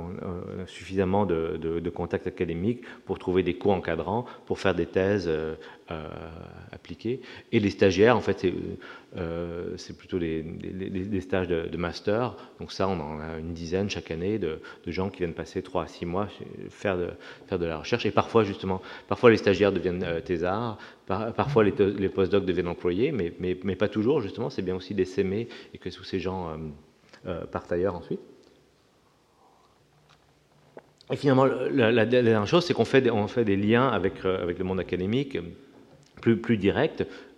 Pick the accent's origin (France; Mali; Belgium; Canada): Canada; moi je viens du Canada, et au Canada, l'industrie forestière est très importante